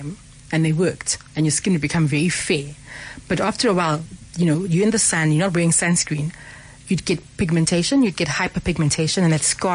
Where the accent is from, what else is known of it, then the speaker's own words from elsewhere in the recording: Harare, Zimbabwe; because I grew up in Harare